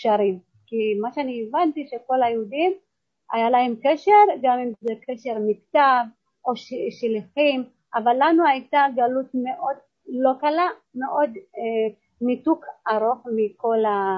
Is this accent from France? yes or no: no; Ozba, Amhara, Ethiopia; also born or lived in Gondar; now in Israel; אני גרתי בכפר שקראו לו אוזבה, שזה ליד עיר קטנה גונדר. אז מיד שנולדתי הייתי באוזבה.